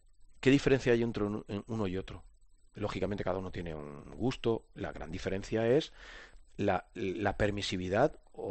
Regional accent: Albacete, Castilla-La Mancha, Spain; Claro, yo soy un chaval de Albacete con 21 años

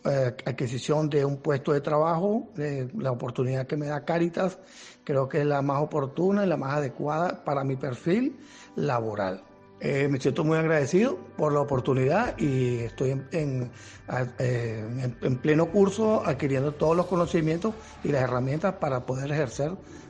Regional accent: Venezuela; provengo de Venezuela, tengo 63 años

